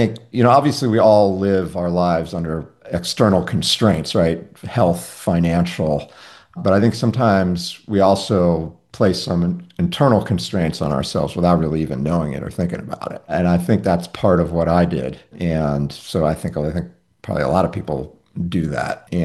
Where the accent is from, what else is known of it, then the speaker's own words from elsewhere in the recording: New York City, New York, United States; I grew up in New York City.